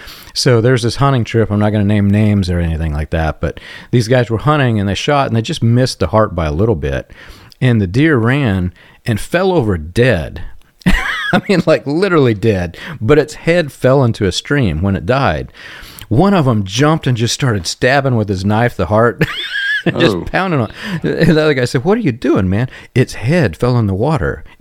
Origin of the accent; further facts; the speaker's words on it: the South, United States; I'm very much a redneck country boy myself, and I grew up in the South where I can actually claim it. I spent a lot of time in the South.